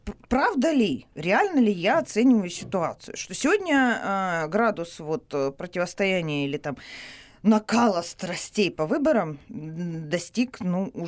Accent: Luhansk, Luhansk Oblast, Ukraine; moved away; вот в Луганске, я из Луганска, переселенка

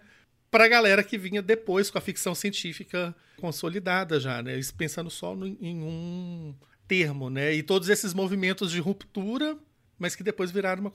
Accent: Belo Horizonte, Minas Gerais, Brazil; sou de Belo Horizonte.

